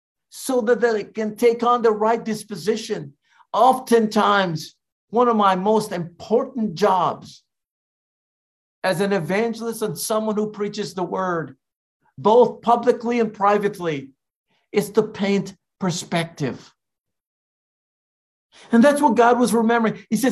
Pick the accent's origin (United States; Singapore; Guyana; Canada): Guyana; when I grew up in Guyana, I was born in Guyana, and we didn't have a refrigerator at a period of time in our lives.